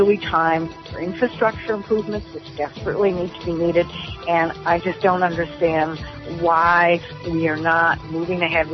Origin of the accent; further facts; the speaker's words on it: Ohio, United States; I happen to be in the great state of Ohio, which is my home state